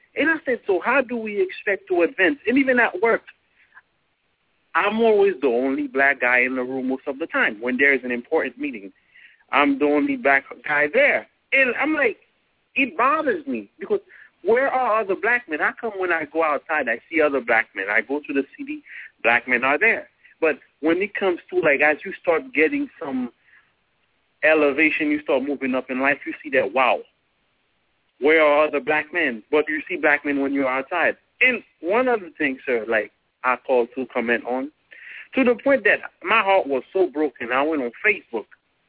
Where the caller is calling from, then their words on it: Illinois, United States; you know I'm calling from Illinois.